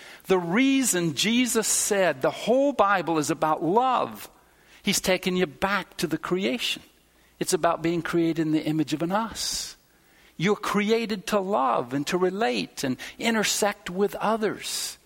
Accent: United States; I'm an American. I'm big on this individualistic. I pulled up my bootstraps.

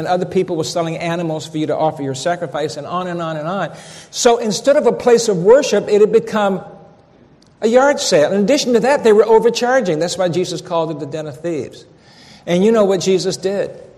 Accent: Richmond, Virginia, United States; accent: Southern; I'm from Richmond, and I talk a little Southern.

